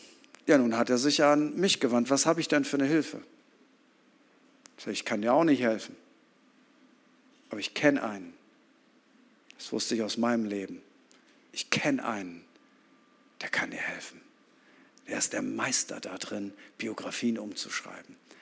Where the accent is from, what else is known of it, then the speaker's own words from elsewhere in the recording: Germany; Weil wir haben so wenig Geld, wir sind ja Deutsche, deswegen wollen wir auch in der Schweiz arbeiten.